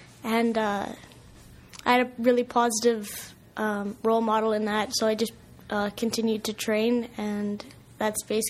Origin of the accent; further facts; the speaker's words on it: Thunder Bay, Ontario, Canada; growing up in Thunder Bay and then continuing wrestling here